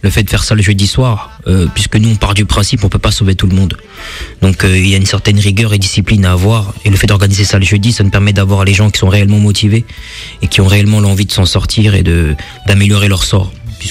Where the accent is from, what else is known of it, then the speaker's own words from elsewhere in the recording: France; also born or lived in Kinshasa, DR Congo; Je suis un jeune afro-descendant de 29 ans, je suis né à Kinshasa, j'ai grandi en France, une fratrie de 5 frères et sœurs, je suis le deuxième.